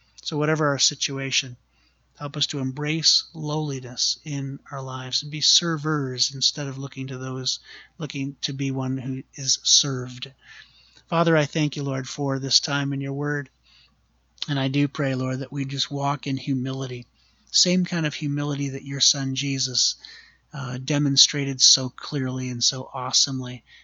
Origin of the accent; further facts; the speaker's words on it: Michigan, United States; And he goes, where are you from? I said, Michigan. He goes, Michigan.